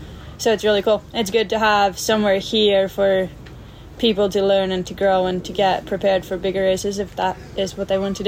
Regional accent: Norway; English is a second language; Like, I moved here from Norway. There's a lot of snow there, so it's good to be here to ride

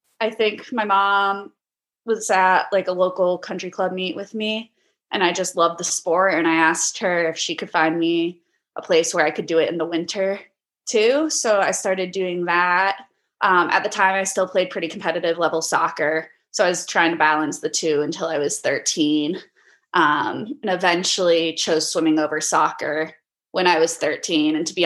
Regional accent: Illinois, United States; I grew up in the Chicago suburbs.

